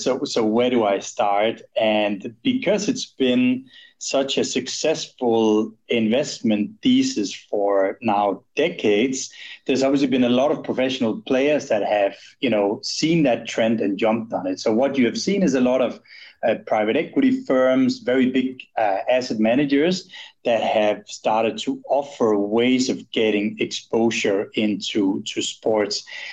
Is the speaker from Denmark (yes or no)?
yes; Denmark; now in Switzerland; I'm from Denmark, so my heart definitely lies with Denmark, and I'd cheer for them in any event. But since I've been living in Switzerland for the last 20 years, I've become Swiss in the meantime